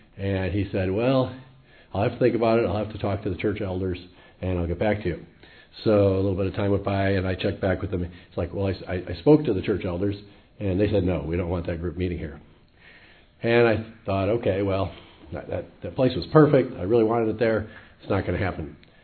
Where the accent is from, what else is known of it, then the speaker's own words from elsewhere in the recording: Illinois, United States; I'm from Illinois.